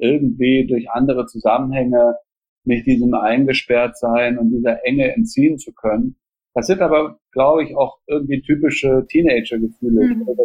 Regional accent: Jena, Thuringia, Germany; in Jena Ost, wo ich aufgewachsen bin.

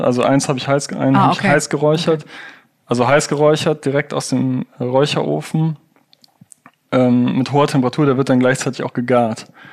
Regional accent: Rhineland, Germany; Ich bin ja auch aus dem Rheinland

